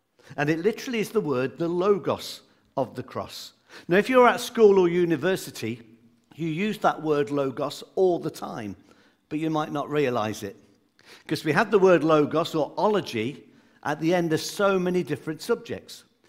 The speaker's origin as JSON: {"language": "English", "town": "Coventry", "region": "West Midlands", "country": "United Kingdom", "tie": "born or raised there", "said": "Where I grew up in the Midlands, we have 2 cathedrals."}